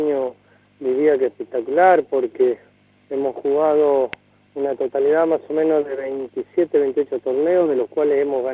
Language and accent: Spanish; Ceres, Santa Fe, Argentina; born there; me tocó representar a la ciudad donde yo nací, donde empecé a tirar mis primeras bochas.